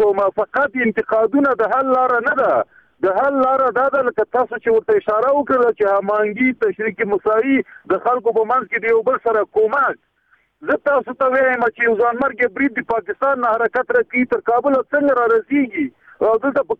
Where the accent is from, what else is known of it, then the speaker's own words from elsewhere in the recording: Afghanistan; زه یو افغان یم